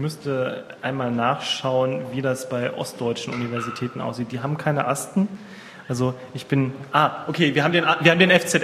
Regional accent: North Rhine-Westphalia, Germany; Ja, also ich komme aus NRW.

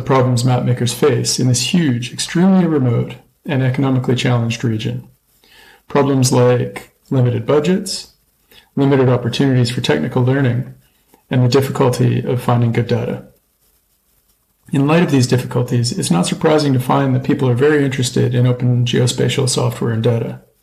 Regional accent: British Columbia, Canada; now in Australia; I live in Australia. I grew up on Vancouver Island in Canada, which is technically an island in the Pacific.

